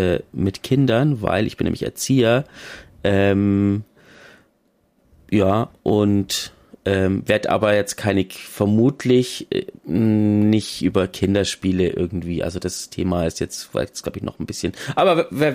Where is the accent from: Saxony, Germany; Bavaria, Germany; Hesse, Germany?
Bavaria, Germany; eigentlich bin ich nicht der Mensch, der im Dialekt redet, aber ich komme aus Bayern.